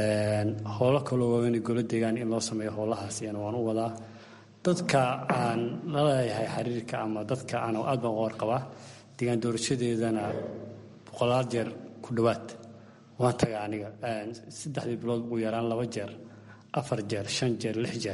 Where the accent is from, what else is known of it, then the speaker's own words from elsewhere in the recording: Kismayo, Lower Juba, Somalia; Jubbaland waxaan ka soo jeedaa Kismaayo